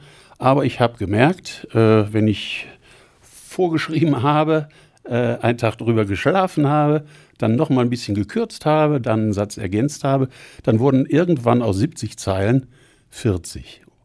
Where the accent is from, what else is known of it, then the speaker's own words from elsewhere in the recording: Solingen, North Rhine-Westphalia, Germany; Solingen. Und mit meinem Hund bin ich also sehr oft unterwegs und erkunde jetzt auch mehr und mehr meine Heimat.